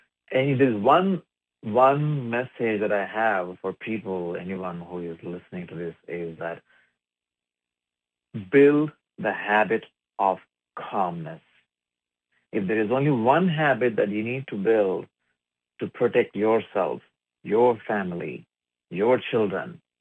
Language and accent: English; India; I'm originally from India.